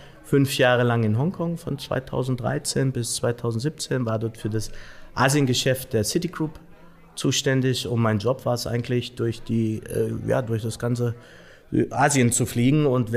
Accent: Mühlhausen, Thuringia, Germany; Also ich bin aus Mühlhausen, Mühlhausen in Thüringen und habe dort meine ersten Lebensjahre verbracht, ganz gut behütet aufgewachsen

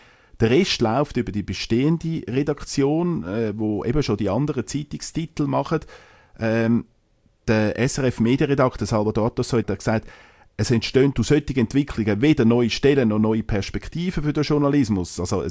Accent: Zurich, Switzerland; Also als Zürcher

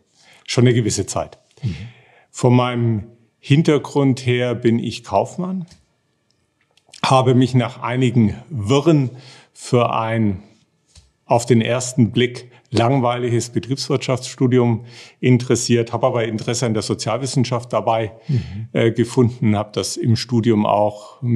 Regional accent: Southern Germany, Germany; now in Munich, Germany; Ich bin gebürtig in Süddeutschland aufgewachsen, im Dreieck Nürnberg-Ulm-München und habe die längerfristigste Perspektive dann in München gefunden.

